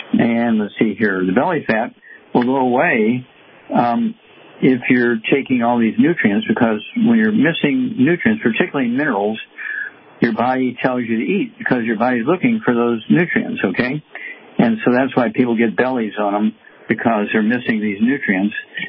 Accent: Missouri, United States; And, Chuck, let's go to Missouri, my home state, and let's see here, William.

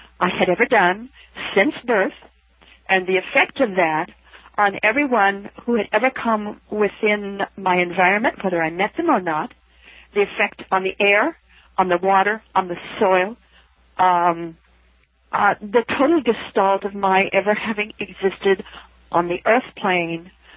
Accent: Idaho, United States; Westerners, I come from Idaho, Westerners take care of themselves.

